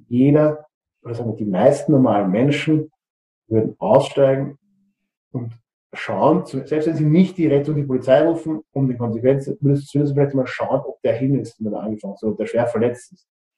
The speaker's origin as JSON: {"language": "German", "country": "Austria", "said": "vor allem spannend der Kampf für uns als Österreicher"}